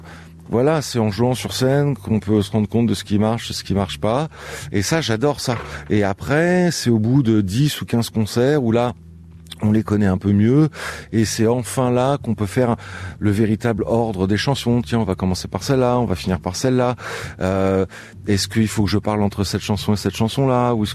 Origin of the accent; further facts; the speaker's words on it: France; en tant que Français